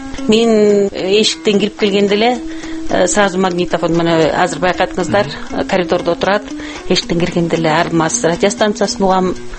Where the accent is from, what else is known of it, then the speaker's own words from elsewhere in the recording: At-Bashy, Naryn Region, Kyrgyzstan; Ээрим элим ат башчы деп айтам.